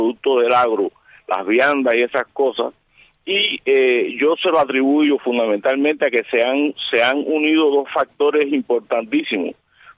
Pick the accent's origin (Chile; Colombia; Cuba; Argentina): Cuba